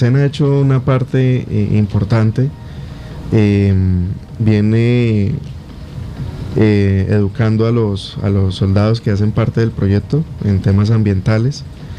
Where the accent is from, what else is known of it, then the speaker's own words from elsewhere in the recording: Guaviare, Colombia; Primer vez que veo, soy de aquí del Guaviare, y primer vez que veo recortes de agua en el municipio